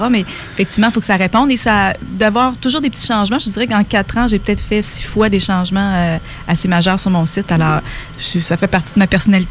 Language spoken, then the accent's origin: French; Quebec City, Quebec, Canada; Pas très original, juste Québec. Québec.